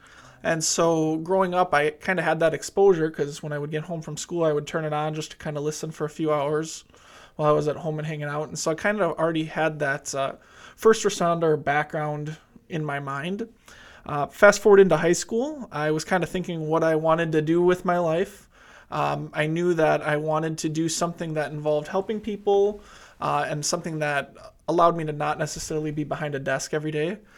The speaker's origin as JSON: {"language": "English", "town": "Whitewater", "region": "Wisconsin", "country": "United States", "tie": "born or raised there", "said": "back in my hometown of Whitewater, down in southern Wisconsin"}